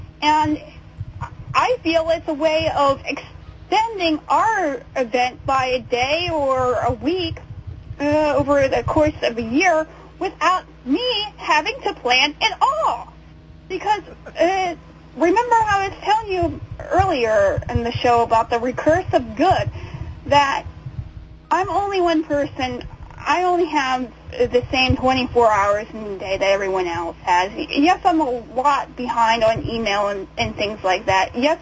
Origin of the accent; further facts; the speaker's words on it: Pittsburgh, Pennsylvania, United States; And there are folks in my hometown in Pittsburgh, Pennsylvania